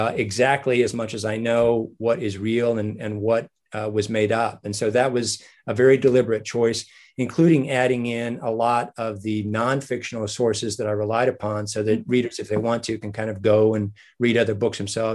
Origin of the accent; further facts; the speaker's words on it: Wyoming, United States; when I was a teenager growing up in Wyoming, and both in high school and in college, I worked at the Fort Laramie National Historic Site for the National Park Service.